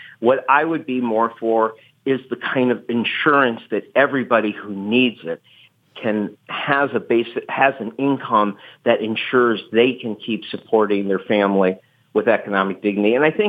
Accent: Ann Arbor, Michigan, United States; Oh, well, you know, I grew up in Ann Arbor

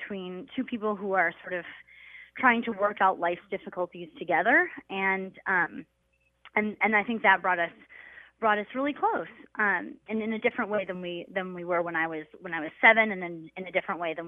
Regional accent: Northfield, Minnesota, United States; moved away; I moved to Iowa from Northfield, where I'm from, and then becoming financially independent

